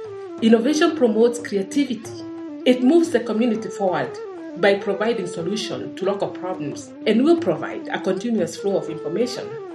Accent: Limuru, Kiambu County, Kenya; from Limuru, Kenya, where I was born and raised.

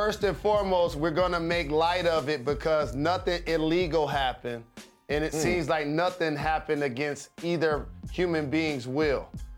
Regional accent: Michigan, United States; It has a lot to do with the fact I'm from Michigan.

